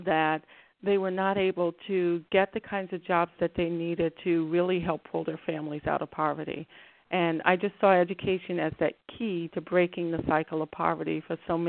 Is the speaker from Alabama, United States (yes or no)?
yes; Birmingham, Alabama, United States; I grew up in Birmingham, Alabama, and my parents migrated from southern Alabama to Birmingham